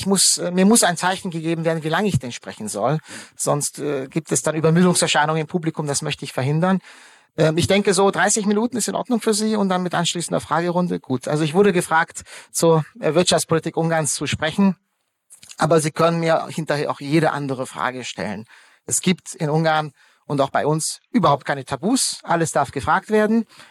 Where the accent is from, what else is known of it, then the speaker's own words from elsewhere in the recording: Ludwigsburg, Baden-Württemberg, Germany; Ich bin selbst, wie gesagt, in Baden-Württemberg aufgewachsen, in Ludwigsburg bei Stuttgart.